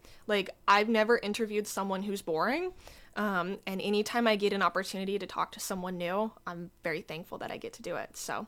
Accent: Anchorage, Alaska, United States; Yes, I was born and raised in Anchorage. That's where I've only ever lived, and I have never been outside of Anchorage, so at least not for long periods of time.

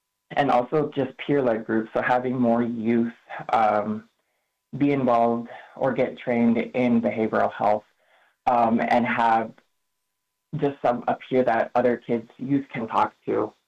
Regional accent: Utqiagvik, Alaska, United States; I'm just visiting Nome. I'm actually from Utqiagvik, Alaska.

